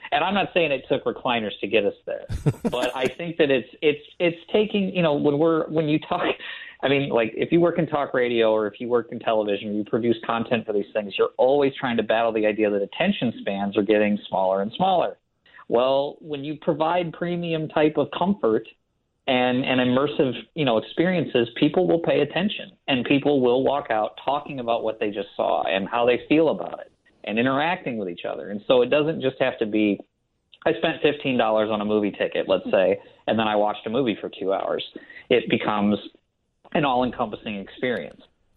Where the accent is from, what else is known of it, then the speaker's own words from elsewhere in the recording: Illinois, United States; I mean, I grew up in Illinois watching Siskel and Ebert.